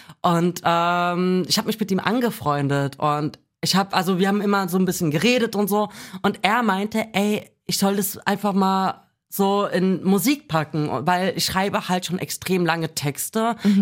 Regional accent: Wiesbaden, Hesse, Germany; ich komme aus Wiesbaden ursprünglich.

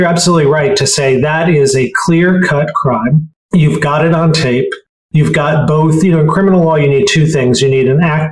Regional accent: Chicago, Illinois, United States; I mean, you know, I grew up in Chicago. I've never heard of even that kind of vote fraud.

